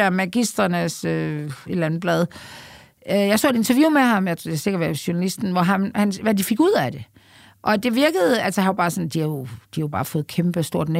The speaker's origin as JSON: {"language": "Danish", "town": "Aarhus", "region": "Central Denmark Region", "country": "Denmark", "said": "nu er jeg jo bare fra Aarhus. Det er dog Jylland, men det er da ikke Vestjylland."}